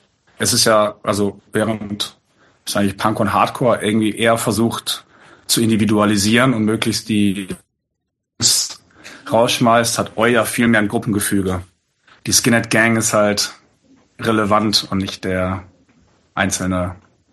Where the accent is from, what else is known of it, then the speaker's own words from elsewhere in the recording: Freiburg, Baden-Württemberg, Germany; dass wir als Freiburger natürlich